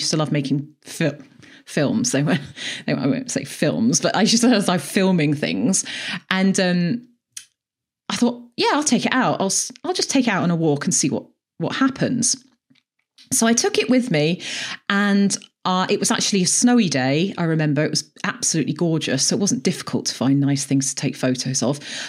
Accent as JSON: {"language": "English", "region": "South East England", "country": "United Kingdom", "moved": "as an adult", "lives_now": "Edinburgh, United Kingdom", "said": "And I moved to Edinburgh about 10 years ago. So I'm actually originally from just outside London, obviously by my accent. And I've been up here in Scotland for about 10 years."}